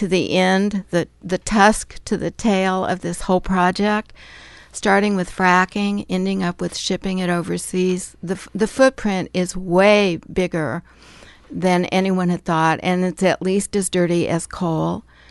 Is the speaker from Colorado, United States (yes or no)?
yes; Colorado, United States; now in Astoria, United States; I grew up in Colorado, where the green is much paler and there's much less water than here, and moved to Astoria in 1996